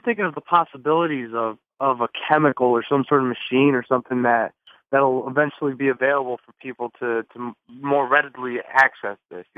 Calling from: New Jersey, United States; calling from New Jersey.

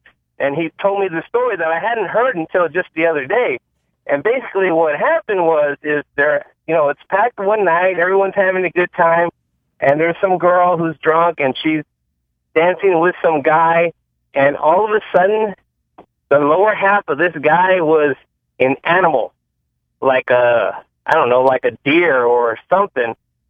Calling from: San Antonio, Texas, United States; in San Antonio.

